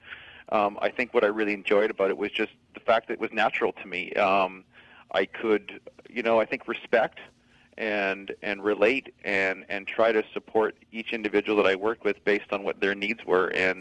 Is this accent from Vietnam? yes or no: no; Orillia, Ontario, Canada; I'm originally actually from Toronto, or north of Toronto, a small town called Orillia.